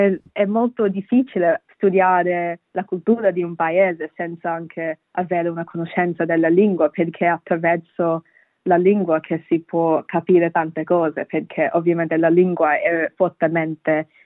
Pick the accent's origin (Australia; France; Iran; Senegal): Australia; Perth, Western Australia; Italian is a second language; now in Canberra, Australia; io ho 19 anni e sono di origine bengalese, ma vivo in Australia, vengo da Perth e mi sono trasferita a Canberra per studiare.